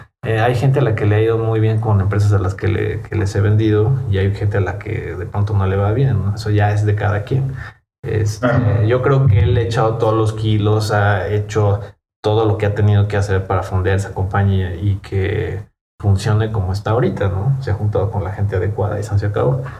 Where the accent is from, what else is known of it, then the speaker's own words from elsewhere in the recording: Mexico; lo primero es, ¿de dónde eres? No, pues México, ¿no?